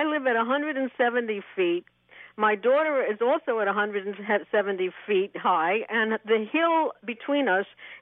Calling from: Hastings-on-Hudson, New York, United States; I'm calling from Hastings on Hudson, New York.

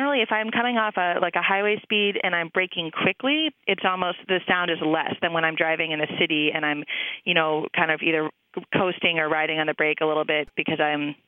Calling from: Minneapolis, Minnesota, United States; I'm calling from Minneapolis.

